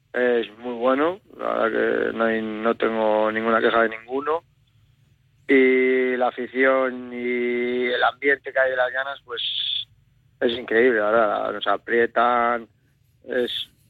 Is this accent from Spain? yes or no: yes; Cayón, Cantabria, Spain; Sí. Lo de mi pueblo.